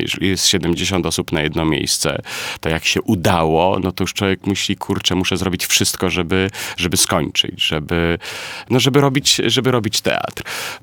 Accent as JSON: {"language": "Polish", "town": "Wrocław", "region": "Lower Silesian Voivodeship", "country": "Poland", "said": "Ja jestem z Wrocławia. W zasadzie, no tak jakoś mi się tak fajnie układało od liceum"}